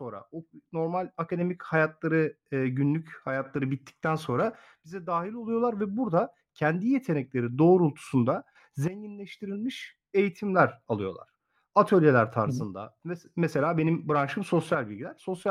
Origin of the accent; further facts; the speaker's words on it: Muğla, Turkey; Sonra Çanakkale, sonra asıl memleketim Muğla.